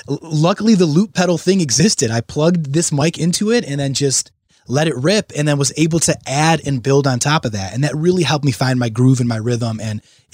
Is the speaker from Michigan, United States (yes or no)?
yes; Redford, Michigan, United States; But I grew up in Redford, and it was just a huge struggle.